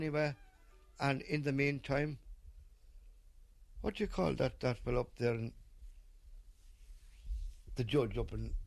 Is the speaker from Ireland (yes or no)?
yes; Ireland; I said, no, I'm an Irishman.